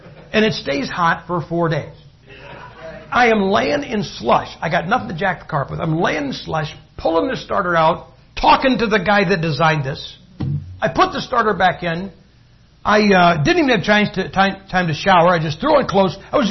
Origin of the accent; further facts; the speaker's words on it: Massillon, Ohio, United States; She sold that recipe to a concrete plant in Massillon, Ohio. If you go to my hometown, you'll see sidewalks that they're brown, they're shiny, they don't chip, fade, or peel in the sun.